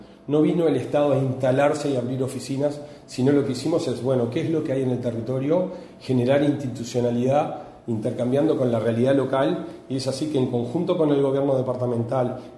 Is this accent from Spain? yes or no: no; Cerro Largo, Uruguay; Yo que soy de Cerro Largo